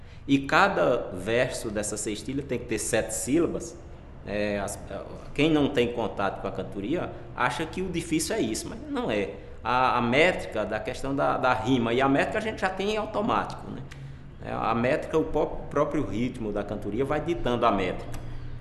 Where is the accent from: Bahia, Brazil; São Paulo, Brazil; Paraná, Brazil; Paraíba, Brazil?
Paraíba, Brazil; Pombal; Eu sou de Pombal, na Paraíba.